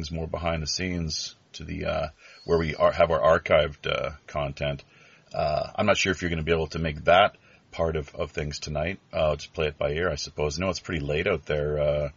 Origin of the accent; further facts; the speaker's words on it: Canada; now in South Korea; I'm a Canadian expat here living in Korea once again.